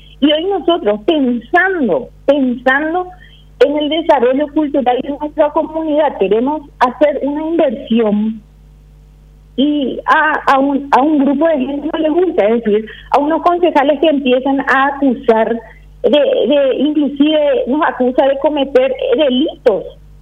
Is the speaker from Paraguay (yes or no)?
yes; Paraguay; como ciudadana, como paraguaya